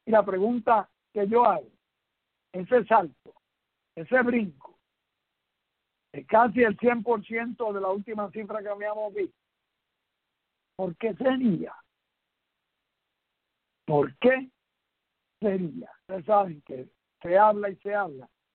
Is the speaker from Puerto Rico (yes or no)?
yes; Puerto Rico; Somos mestizos, somos puertorriqueños, casus puertorricensis.